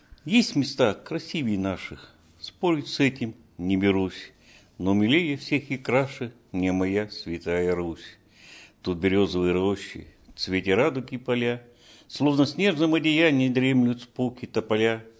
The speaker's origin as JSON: {"language": "Russian", "town": "Sverdlovsk", "region": "Sverdlovsk Oblast", "country": "Russia", "tie": "born or raised there", "said": "Родился я на Уралмаше, в городе Свердловске."}